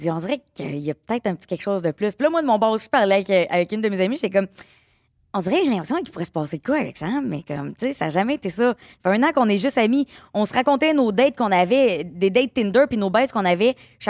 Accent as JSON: {"language": "French", "region": "Quebec", "country": "Canada", "said": "Moi, je suis originaire de la Beauce."}